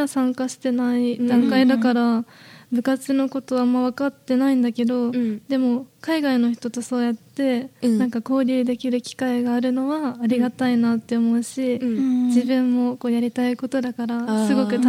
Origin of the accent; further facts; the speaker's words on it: Fukuoka, Japan; 出身地は福岡県です。